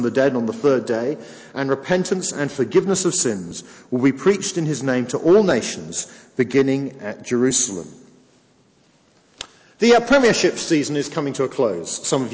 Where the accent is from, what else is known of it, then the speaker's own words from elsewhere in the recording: Wales, United Kingdom; and I'm Welsh.